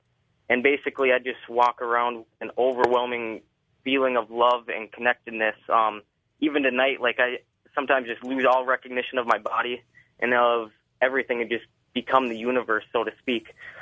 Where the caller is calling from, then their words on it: Superior, Wisconsin, United States; Yes, I am from Superior, Wisconsin.